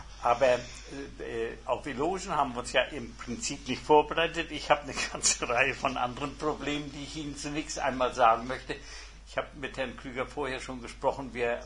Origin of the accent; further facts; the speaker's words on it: Rostock, Mecklenburg-Vorpommern, Germany; born there; also ich bin in Rostock geboren, also ein typischer Rostocker.